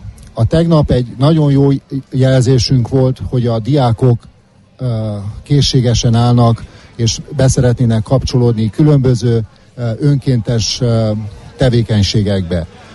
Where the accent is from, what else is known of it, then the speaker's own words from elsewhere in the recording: Târgu Mureș, Mureș County, Romania; büszke vagyok arra, hogy marosvásárhelyi vagyok